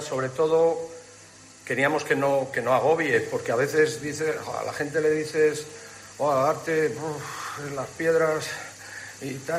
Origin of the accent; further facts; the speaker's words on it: Zamora, Castile and León, Spain; Soy zamorano, a mí mi padre me... En casa, cuando yo era pequeño, se hablaba, te contaban leyendas de las iglesias